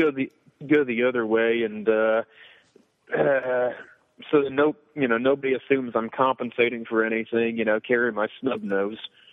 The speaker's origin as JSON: {"language": "English", "town": "El Paso", "region": "Texas", "country": "United States", "tie": "born or raised there", "also_born_or_lived": "Big Spring, United States", "said": "Hey, you know, I can talk like I'm from El Paso too. You know, man."}